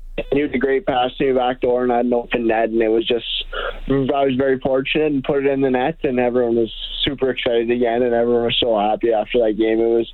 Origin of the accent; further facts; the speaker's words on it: Shaunavon, Saskatchewan, Canada; I grew up in Shaunavon, Saskatchewan, small town. We have a pretty big farm down there, around 12,000 acres, and I grew up kind of hardworking family, very competitive.